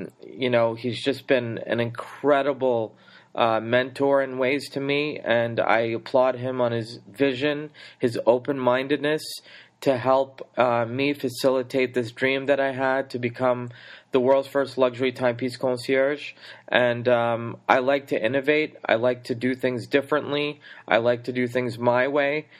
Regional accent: Boston, Massachusetts, United States; moved away as an adult; now in New York, United States; I'm from Boston, you know, Boston's better and all that BS

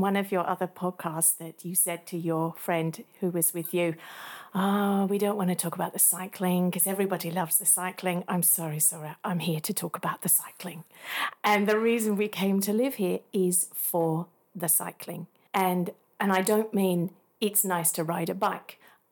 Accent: Australia; moved away as an adult; also born or lived in England; I'm originally from Australia, born there, age 3, went to live in England. My parents decided to do that. And then age 9, we went back to Australia, and then 23, I went back to England, 28, back to Australia, 30, back to England.

